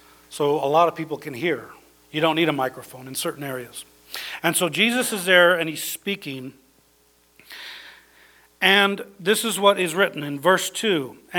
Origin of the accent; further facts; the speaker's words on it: Idaho, United States; I grew up in Idaho. I know full well about this stuff.